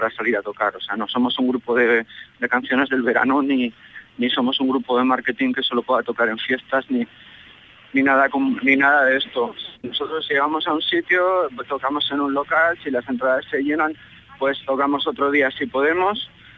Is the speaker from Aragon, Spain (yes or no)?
yes; Zaragoza, Aragon, Spain; te lo digo como maño, Zaragoza no es una ciudad fácil.